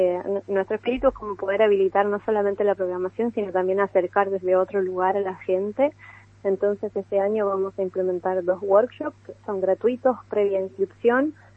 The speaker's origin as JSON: {"language": "Spanish", "country": "Chile", "tie": "born or raised there", "lives_now": "Argentina", "said": "Yo, por ejemplo, me crié en Chile"}